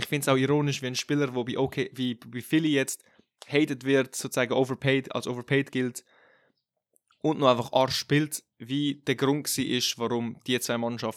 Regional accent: Italy; German is a second language; Als Italiener ist das auch sehr stereotypisch von uns.

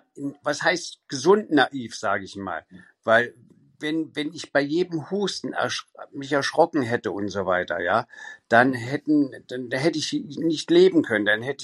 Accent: Sangerhausen, Saxony-Anhalt, Germany; Ich komme ja aus Sangerhausen, da bin ich geboren, 10 Jahre da gelebt.

